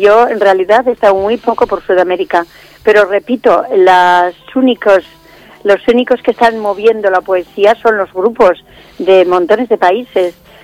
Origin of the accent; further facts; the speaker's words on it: Navarre, Spain; now in Púbol, Spain; Yo soy navarra, soy del norte de España.